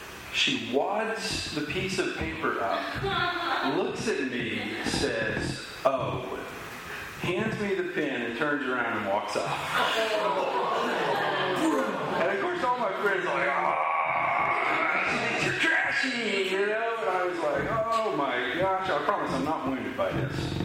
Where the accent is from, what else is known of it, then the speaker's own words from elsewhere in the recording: Midwest City, Oklahoma, United States; but it never came up that I was from Midwest City, Oklahoma.